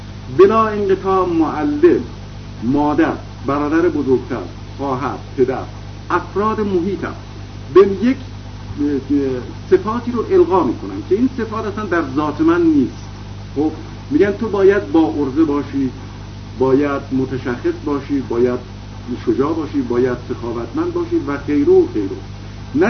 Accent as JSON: {"language": "Persian", "country": "Iran", "said": "وقتی من میگم من ایرانیم"}